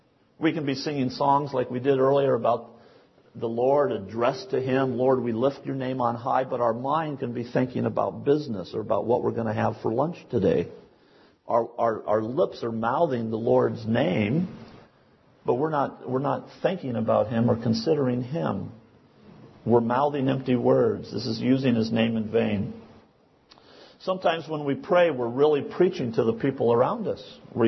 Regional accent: the South, United States; born there; I was born in the South in the Bible Belt, and my uncles and aunts and grandparents all spoke this way.

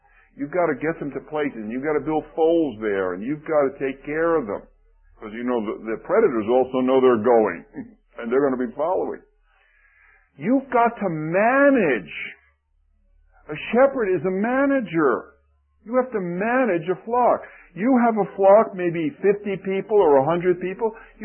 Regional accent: Newark, New Jersey, United States; I was raised in Newark, New Jersey. Pray for me. Wasn't my fault.

